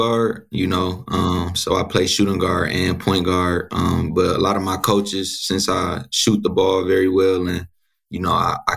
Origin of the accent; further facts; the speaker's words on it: Michigan, United States; You know, I grew up in Michigan, you know, so we get a lot of cold winters.